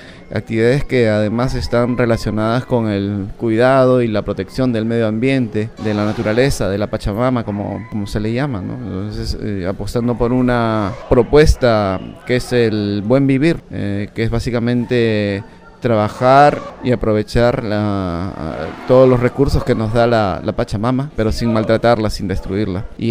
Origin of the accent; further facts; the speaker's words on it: Peru; yo vengo de Perú.